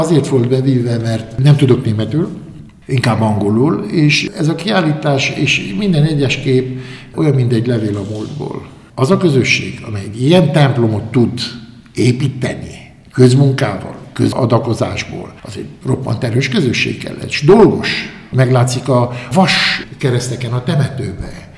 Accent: Bucharest, Romania; Bukarestbe születtem, magyar családba, magyarul beszéltünk otthon. Vakációk Vassáronberke, vagy Köpec, vagy Bukarest. Medgyesen kiskatonáskodtam, azóta Bukarestben élek, ismerem az országot, akár a tenyerem.

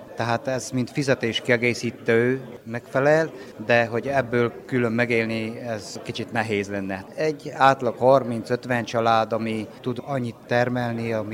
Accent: Gheorgheni, Harghita, Romania; Gyergyószé Miklósról jöttem, mint méhész.

